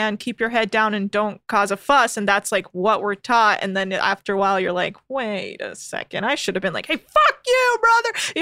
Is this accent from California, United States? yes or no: yes; California, United States; That's the great thing about growing up in California is, like, we didn't witness certain things that other people did. And we had the nice kind of coastal bubble.